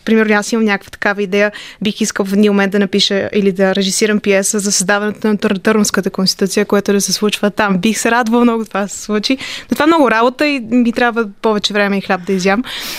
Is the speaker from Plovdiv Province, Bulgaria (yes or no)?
no; Sofia, Sofia City, Bulgaria; born there; на 26 години съм, родена съм в София